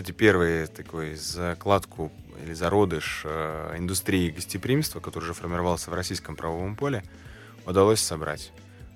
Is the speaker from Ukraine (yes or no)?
yes; Kerch, Crimea, Ukraine; а я крымчанин и кирчанин